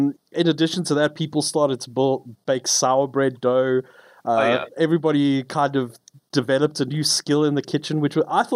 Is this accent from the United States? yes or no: no; South Africa; Yeah, there was a nice bit of unity I felt as a South African with us all going through this nonsense.